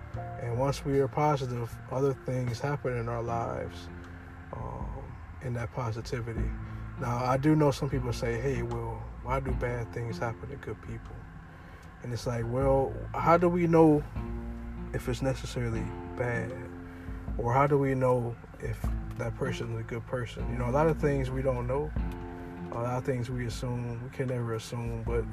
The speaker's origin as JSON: {"language": "English", "region": "Ohio", "country": "United States", "tie": "born or raised there", "said": "In my hometown of Ohio, they are doing a shutdown from now until April 6th."}